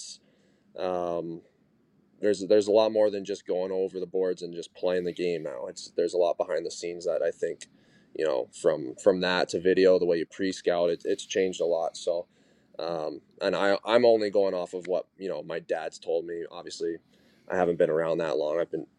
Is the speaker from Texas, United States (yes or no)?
no; Arizona, United States; I never really played any of my youth hockey growing up in Arizona.